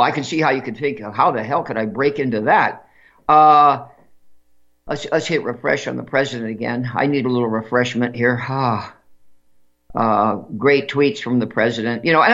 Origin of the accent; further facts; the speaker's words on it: California, United States; now in North Dakota, United States; I'm in North Dakota. I'm not in California. I grew up in California.